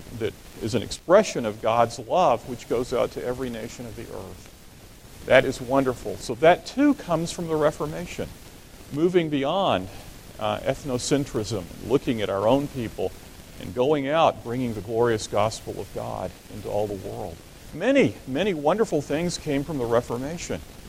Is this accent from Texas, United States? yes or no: yes; Texas, United States; I come from Texas, and you know how we feel about the rest of you